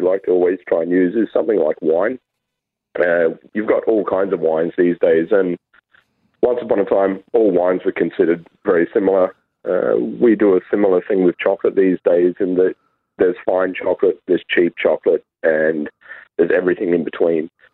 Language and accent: English; Alice Springs, Northern Territory, Australia; also born or lived in Sweden; now in Toowoomba, Australia; My family ended up settling here, trying to find a good place to move to after growing up in Alice Springs. And my family, we decided to move back from Sweden, and Toowoomba just kind of ticks all the boxes.